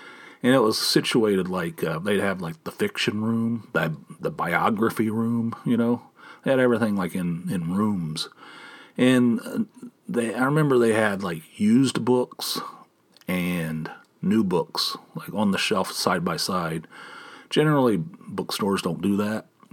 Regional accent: Atlanta, Georgia, United States; I said, well, I'm from Atlanta. It rains all, you know. I'm very familiar with rain.

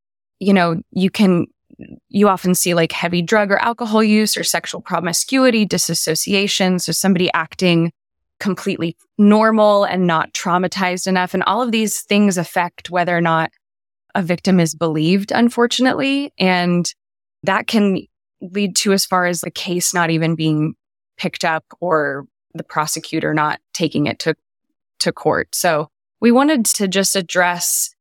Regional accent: Marion, Ohio, United States; moved away as an adult; also born or lived in Nashville; Yeah, I grew up in Ohio in a small town called Marion in northern Ohio. I came down to Nashville, Tennessee to go to college many moons ago

